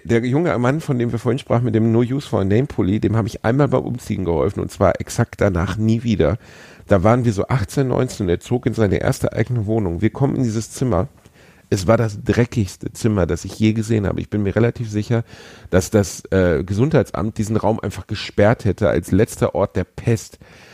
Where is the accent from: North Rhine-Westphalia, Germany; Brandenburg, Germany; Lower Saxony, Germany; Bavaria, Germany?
North Rhine-Westphalia, Germany; Mach ich, bin Westfale